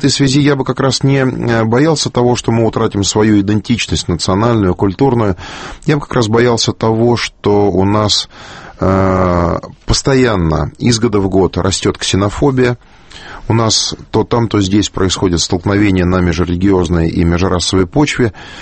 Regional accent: Moscow, Russia; Я тоже коренной москвич. Мне 44 года. Я родился в Филатовской больнице на Большой Садовой.

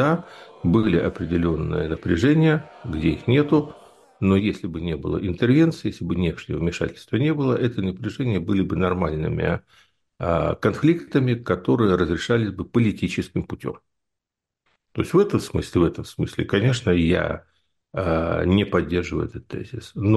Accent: Kyiv, Ukraine; Я на эту историю смотрю не как киевлянин, а как политический философ.

